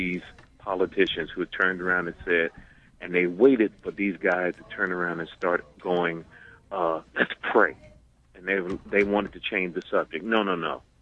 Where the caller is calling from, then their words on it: Queens, New York, United States; I'm calling from Queens, New York.